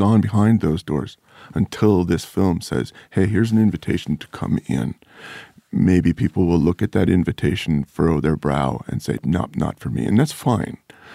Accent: Canada; also born or lived in United States; Yeah. I'm a Canadian born abroad, so I have dual heritage.

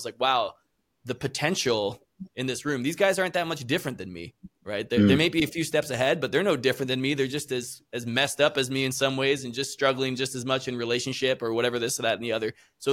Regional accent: Canada; I'm originally from Canada

